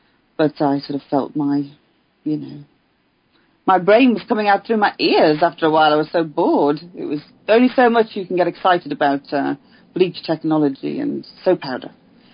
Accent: Birkenhead, North West England, United Kingdom; I mean, I was sort of born in the north end of Birkenhead, which is sort of across the Mersey from Liverpool.

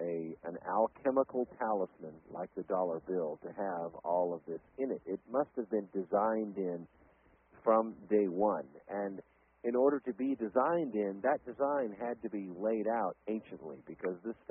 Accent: Scotland, United Kingdom; I'm Scottish.

